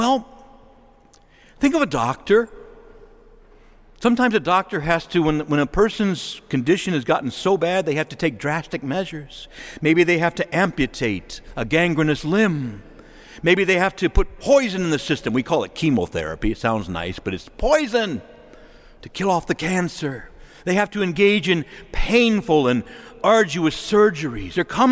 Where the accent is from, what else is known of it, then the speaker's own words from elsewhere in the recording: United States; I speak to you, first of all, as a Christian and a Catholic, but I also speak to you as an American. And I love our country.